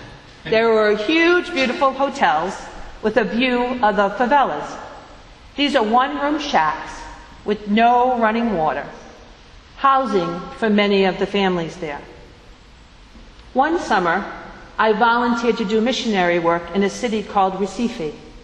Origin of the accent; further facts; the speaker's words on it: Woonsocket, Rhode Island, United States; Growing up, I remember the big parades that would march down Main Street in my hometown of Woonsocket.